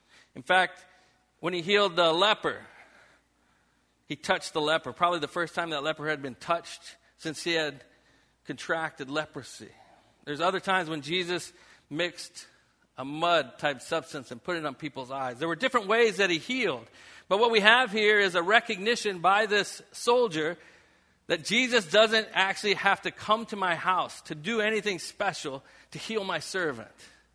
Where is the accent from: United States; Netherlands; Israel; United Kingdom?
United States; Dugway Proving Grounds, Utah; born there; also born or lived in New Mexico / North Carolina / New York; my dad was in the Army. And so I was born in Dugway Proving Grounds, Utah. And I lived there for all of 7 days. And as soon as I was old enough to get on a plane, we flew to New Mexico